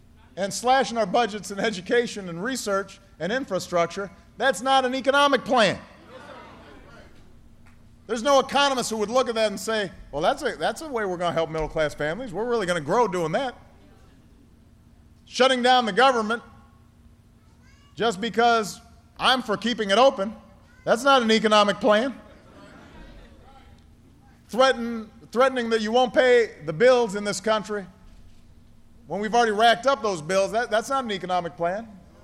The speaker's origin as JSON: {"language": "English", "region": "Illinois", "country": "United States", "tie": "born or raised there", "said": "The first Republican president's a guy from my home state."}